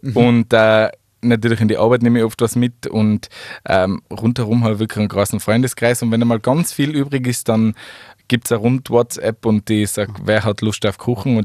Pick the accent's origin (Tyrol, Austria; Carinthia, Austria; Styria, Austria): Tyrol, Austria; Das hat sich so über die Jahre irgendwie entwickelt, aber ich bin ein waschechter Tiroler.